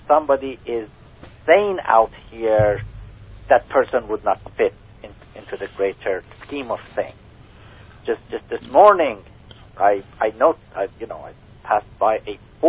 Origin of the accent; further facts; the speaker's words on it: Iran; I'm from Iran.